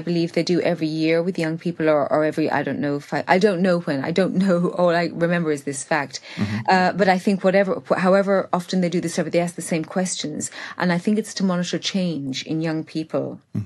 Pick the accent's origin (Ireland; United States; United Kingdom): Ireland; I've come from Ireland, and when I was growing up in Ireland, my parents didn't push. We had to do Irish at school, of course